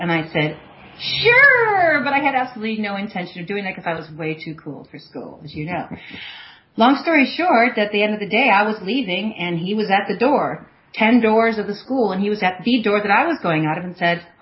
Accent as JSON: {"language": "English", "town": "Chicago", "region": "Illinois", "country": "United States", "said": "I'm from Chicago originally"}